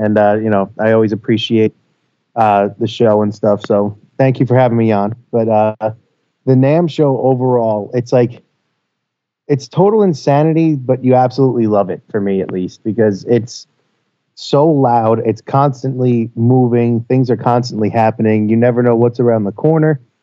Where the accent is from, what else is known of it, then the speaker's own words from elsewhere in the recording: New York, United States; I'm from New York, and I play with a country artist named … who I'm also married to.